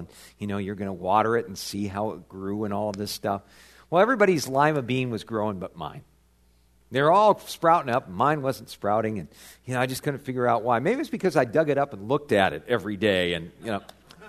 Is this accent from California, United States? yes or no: yes; California, United States; I grew up in Southern California, mustard plants all over the place.